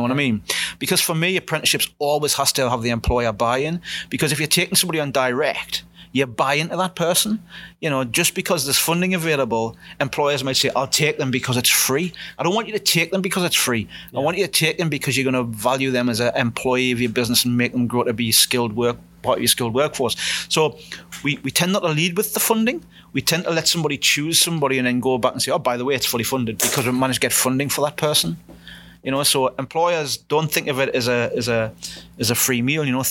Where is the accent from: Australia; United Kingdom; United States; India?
United Kingdom; Newcastle, North East England; Now, I'm from Newcastle.